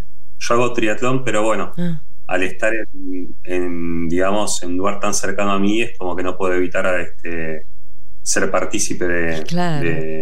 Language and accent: Spanish; Argentina; nosotros como argentinos, que lo tenemos acá relativamente tan cerca